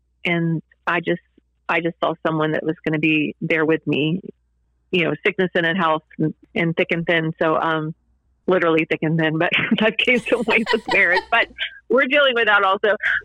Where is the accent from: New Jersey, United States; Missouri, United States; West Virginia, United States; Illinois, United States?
West Virginia, United States; And, you know, I'm from West Virginia, and I guess I'm a country girl at heart.